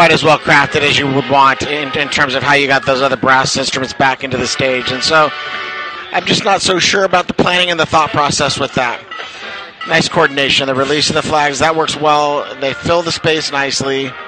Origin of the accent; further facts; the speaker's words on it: Los Angeles, California, United States; I'm from Los Angeles, California.